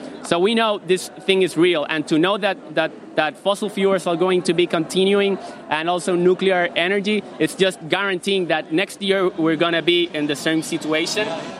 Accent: Puerto Rico; English is a second language; I'm from Puerto Rico.

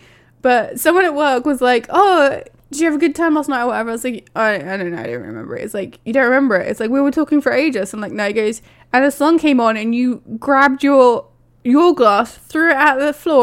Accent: England, United Kingdom; I'm from the Midlands.

